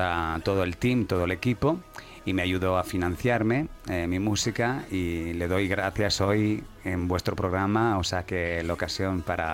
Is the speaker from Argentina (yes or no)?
no; Switzerland; first language Italian; Bueno, italiano y el español son mi idioma madre.